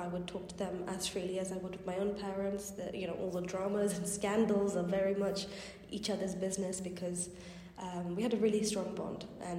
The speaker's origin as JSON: {"language": "English", "region": "London", "country": "United Kingdom", "tie": "born or raised there", "said": "because growing up in London, there is so much diversity everywhere, and Oxford is not the same."}